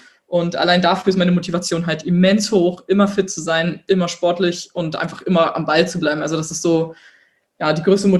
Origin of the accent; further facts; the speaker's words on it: Berlin, Germany; ich komme aus Berlin, ich habe eine große Fresse